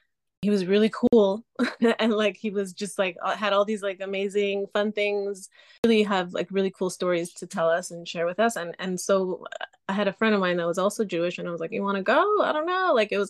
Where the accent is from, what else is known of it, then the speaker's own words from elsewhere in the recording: Canada; also born or lived in Israel; I grew up in Canada, but I was born in Israel, and we did not have any type of religious, background.